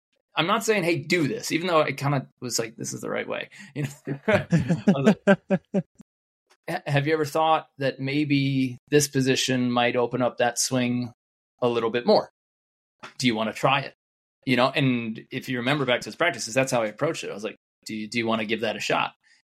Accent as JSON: {"language": "English", "region": "New York", "country": "United States", "accent": "New York", "said": "it was when I still had my New York accent."}